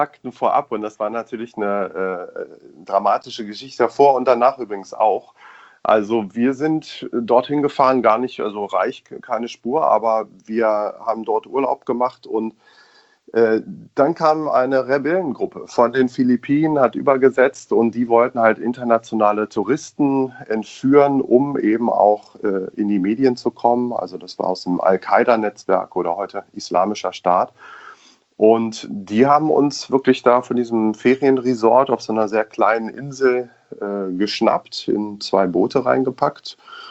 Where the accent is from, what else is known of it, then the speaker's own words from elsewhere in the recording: Göttingen, Lower Saxony, Germany; born there; ich bin in Göttingen geboren